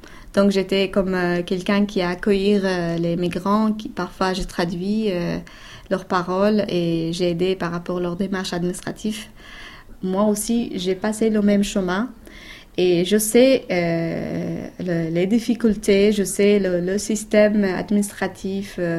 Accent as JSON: {"language": "French", "country": "Afghanistan", "second_language": "French", "moved": "as an adult", "lives_now": "France", "said": "j'ai 29 ans. Je viens d'Afghanistan et depuis presque 3 ans, je suis en France."}